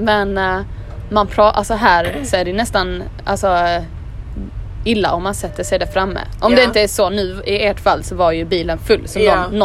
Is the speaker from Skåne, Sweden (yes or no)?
yes; Bjärred, Skåne, Sweden; huset i Bjärred, eller där jag växte upp mest i alla fall